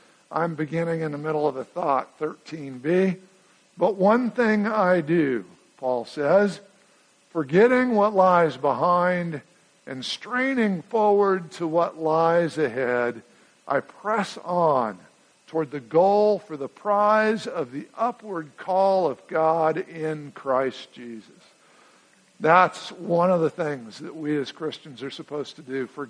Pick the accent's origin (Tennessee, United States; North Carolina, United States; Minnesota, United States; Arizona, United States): Arizona, United States; Tucson; As a child growing up in Tucson, I attended First Baptist Church downtown at 5th and 5th.